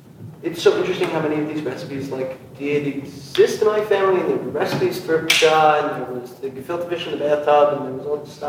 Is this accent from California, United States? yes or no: no; Long Island, New York, United States; I come from Long Island, very typical Eastern European background.